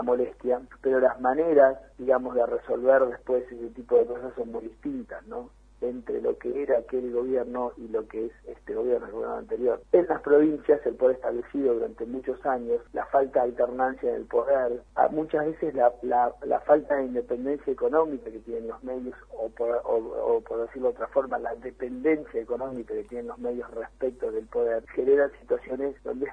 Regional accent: La Pampa, Argentina; moved away as an adult; now in Buenos Aires, Argentina; yo soy de La Pampa, te aclaro, no conozco más o menos el tema del interior, me vine a estudiar a Buenos Aires y ya me quedé

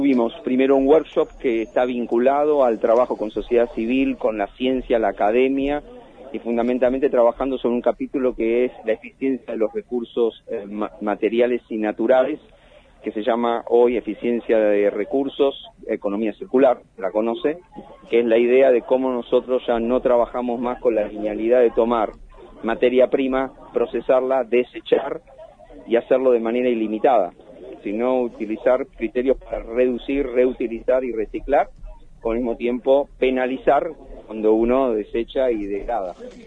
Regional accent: Argentina

